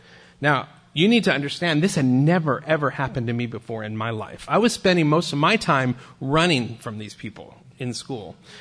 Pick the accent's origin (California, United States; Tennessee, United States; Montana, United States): California, United States; Sacramento; I grew up in Sacramento, California, oldest of five in a Mexican-American Catholic family.